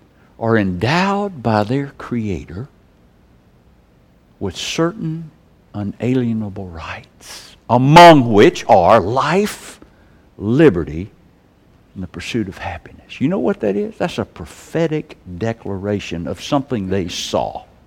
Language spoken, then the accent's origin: English; Hazelhurst, Mississippi, United States; born there; mother's arms in Hazelhurst, Mississippi. Front page of whatever the newspaper was down there. But I was born on January 1st